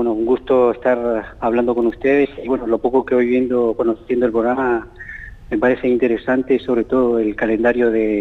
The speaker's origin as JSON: {"language": "Spanish", "town": "San Martín de los Andes", "region": "Neuquén", "country": "Argentina", "tie": "born there", "said": "empezó con la pista, desde muy chico, a los 13 años, en San Martín de los Andes. Nací en San Martín de los Andes y empezó como un juego."}